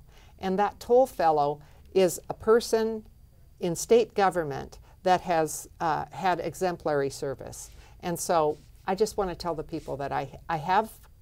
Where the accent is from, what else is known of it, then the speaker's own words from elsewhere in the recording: United States; Like I said, I grew up in Clark County. I love Clark County, and I want to serve the people of Clark County.